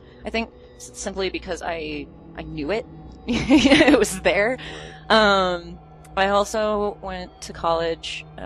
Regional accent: the South, United States; I grew up in the South, and I really don't have a lot of great things to say about it, if I gotta be honest.

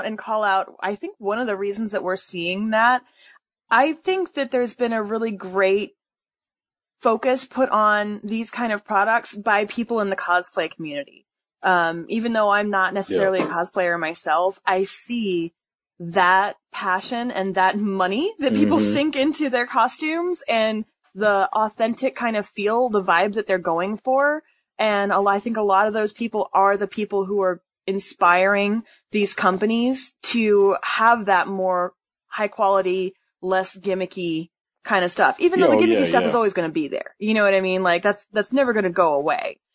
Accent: Deltona, Florida, United States; I'd rather visit Hoth or something like that didn't look like my hometown of Deltona, Florida.

